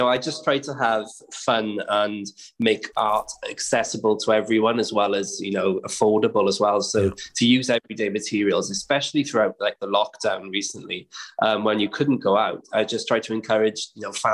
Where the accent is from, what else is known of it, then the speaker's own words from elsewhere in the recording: Wales, United Kingdom; So, if Wales couldn't win, I was, you know, was going to go for England, you know, proud Brit as well.